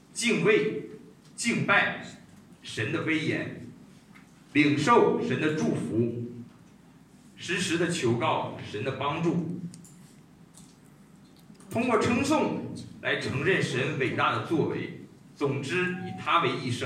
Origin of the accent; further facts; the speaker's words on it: China; 就不是像我们中国人在情感的表达上往往是非常的内敛和羞涩的